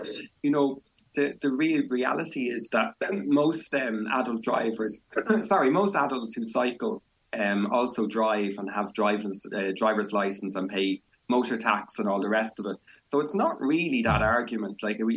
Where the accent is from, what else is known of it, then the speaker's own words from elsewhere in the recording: Dublin, Leinster, Ireland; also born or lived in Cork; now in Waterford, Ireland; I'm from Dublin, but I'm based in Waterford, but lived in Cork for a good while, so a bit all over the place.